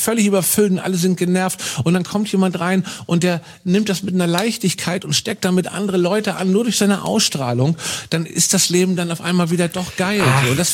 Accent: Koblenz, Rhineland-Palatinate, Germany; Also, wir kommen aus Koblenz.

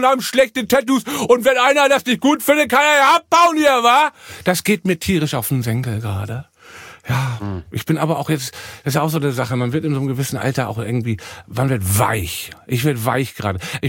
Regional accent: Hamburg, Germany; Ich komme aus Hamburg, ich liebe Hamburg

